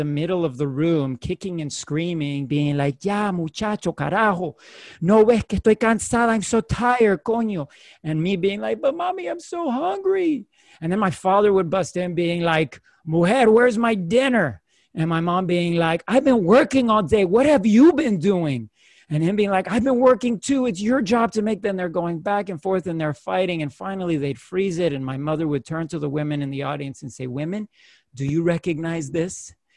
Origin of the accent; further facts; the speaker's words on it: Florida, United States; My experience as a first generation, U.S. born, to them